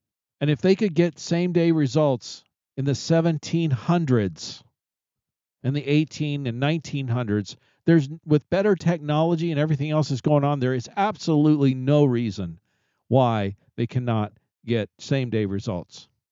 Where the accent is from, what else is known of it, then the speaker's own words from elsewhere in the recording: Arizona, United States; my home state is being very disappointing of Arizona.